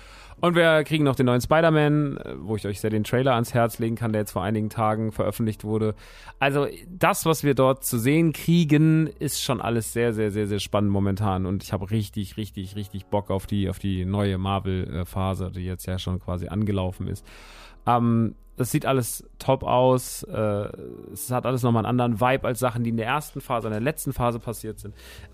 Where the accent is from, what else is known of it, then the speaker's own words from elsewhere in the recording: Rodgau, Hesse, Germany; Der Laden ist in Rottgau, meiner alten Heimat